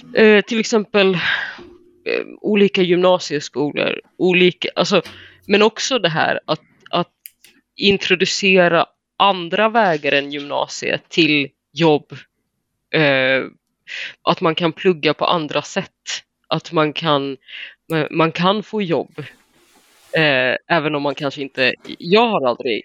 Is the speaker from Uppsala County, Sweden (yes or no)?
no; Tensta, Stockholm County, Sweden; när jag växte upp i Tensta